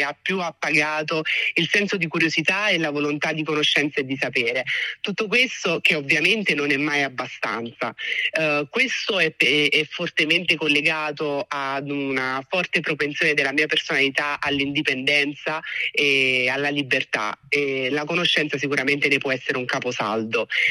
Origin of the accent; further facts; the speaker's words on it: Formia, Lazio, Italy; completamente ambientato nella mia città natale, Formia.